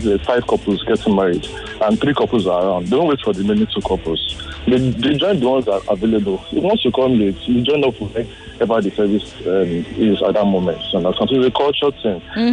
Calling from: Lagos, Nigeria; I'm calling from Lagos.

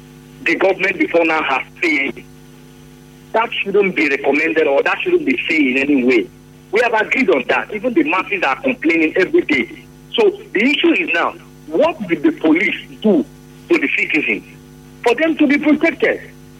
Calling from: Alakaya, Nigeria; I'm calling you from Alakaya.

